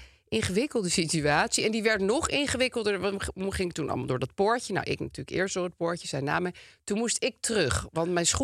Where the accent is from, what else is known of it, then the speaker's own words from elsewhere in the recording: Amsterdam, North Holland, Netherlands; want vroeger had je, waar ik opgroeide in Amsterdam-Zuid, gewoon oude vrouwtjes.